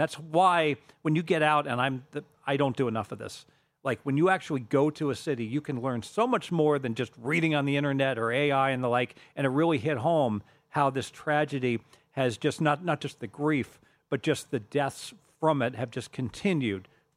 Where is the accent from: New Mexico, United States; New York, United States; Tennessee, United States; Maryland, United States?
New York, United States; I'm from New York when I was a young boy